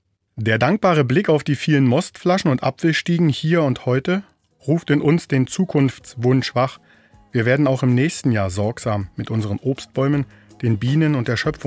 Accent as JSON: {"language": "German", "country": "Germany", "tie": "born or raised there", "said": "Der Anblick einer Warteschlange versetzt mich immer ein wenig in meine Kindheit in der DDR."}